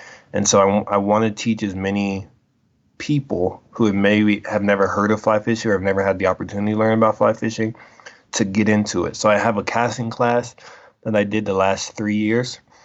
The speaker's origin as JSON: {"language": "English", "region": "Colorado", "country": "United States", "tie": "born or raised there", "said": "I was born and raised in Colorado, so I never knew all of the water"}